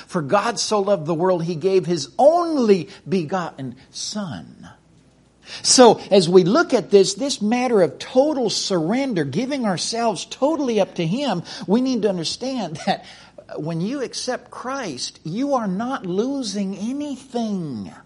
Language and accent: English; Minnesota, United States; Mom and grandpa and grandma, they were up in Minnesota. We're originally from Minnesota.